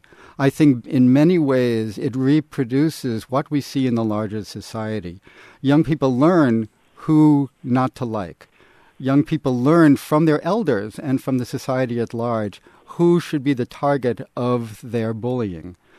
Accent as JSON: {"language": "English", "town": "New York City", "region": "New York", "country": "United States", "tie": "born or raised there", "also_born_or_lived": "Los Angeles", "said": "I grew up both in New York City and in Los Angeles in the 1950s and 1960s"}